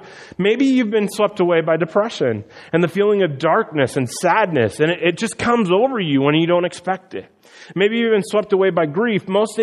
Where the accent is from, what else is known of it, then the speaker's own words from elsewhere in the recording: Midwest, United States; I grew up in the Midwest, and our rivers are full of dirt.